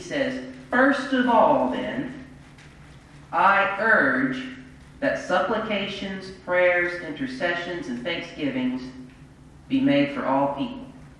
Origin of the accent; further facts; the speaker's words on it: Arkansas, United States; I'm from Arkansas, and I'm about 10 years older than I look.